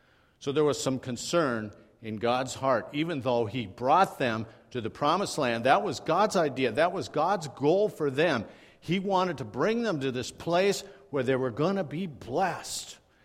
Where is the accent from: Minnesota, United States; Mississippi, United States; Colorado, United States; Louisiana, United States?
Minnesota, United States; So, I'm supposed to know this. I'm from Minnesota.